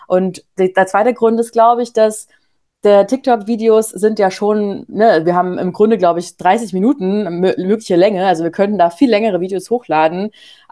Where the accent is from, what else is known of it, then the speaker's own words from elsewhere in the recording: Bavaria, Germany; also ich komme ursprünglich aus Bayern